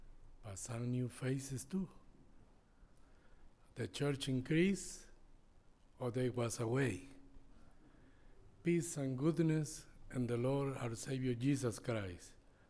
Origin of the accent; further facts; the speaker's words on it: Peru; English is a second language; I'm from Peru, 63 years old. I born July 1st, 1958.